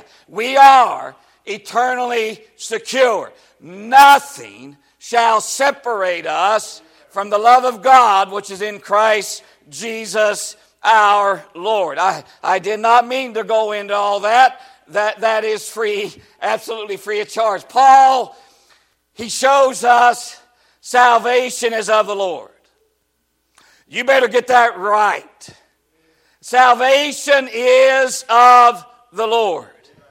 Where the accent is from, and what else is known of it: West Virginia, United States